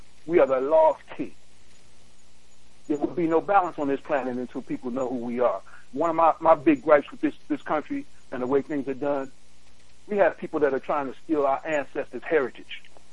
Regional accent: New York City, New York, United States; I grew up in Brooklyn, East New York, in the 60s.

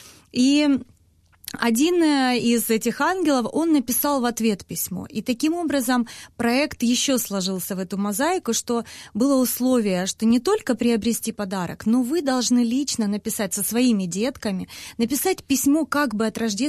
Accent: Donetsk, Donetsk Oblast, Ukraine; moved away; так как я сама из Донецка, только была переехала

